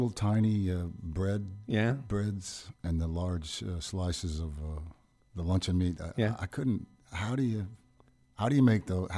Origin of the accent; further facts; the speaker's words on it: Midwest, United States; as you say, I was a kid from the Midwest